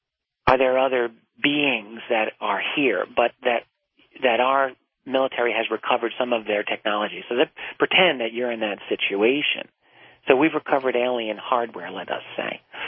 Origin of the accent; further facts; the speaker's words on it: Brooklyn, New York, United States; like you, I'm from Brooklyn, and we got to stick together.